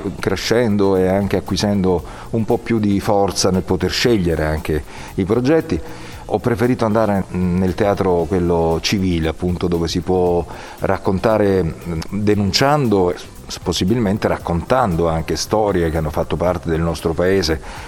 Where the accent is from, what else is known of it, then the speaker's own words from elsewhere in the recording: Campania, Italy; accent: Neapolitan; nel mio dialetto naturale che è il napoletano appunto